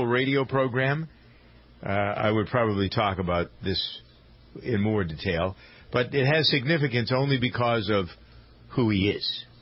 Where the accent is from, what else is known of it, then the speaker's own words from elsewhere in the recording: Framingham, Massachusetts, United States; I grew up in Framingham, have been around the cows and the farms here all of my life